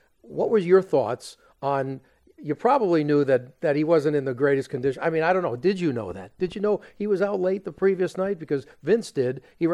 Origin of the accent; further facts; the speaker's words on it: Los Angeles, California, United States; So it evolved into Super Bowl I, which at the time wasn't Super Bowl I, right, yet, in my hometown of Los Angeles.